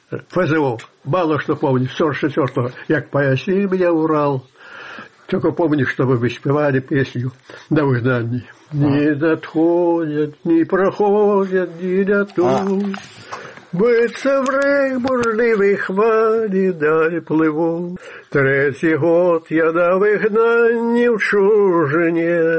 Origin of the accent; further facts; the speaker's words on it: Belarus; Мы только там и познали, что мы белорусы. От этого не ведали, кто мы такие. Тутэйшие и все.